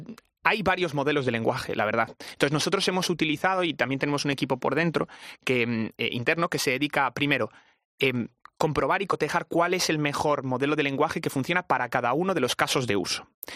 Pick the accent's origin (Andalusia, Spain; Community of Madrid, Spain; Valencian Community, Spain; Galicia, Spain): Galicia, Spain; El otro día se lo escuchaba al director de sistemas de información del Sergas de mi tierra